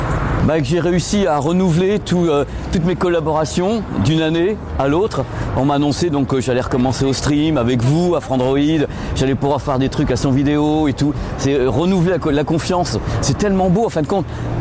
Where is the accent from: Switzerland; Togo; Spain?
Spain; J'aime beaucoup l'été parce que moi je suis espagnol, j'ai passé mon temps au soleil.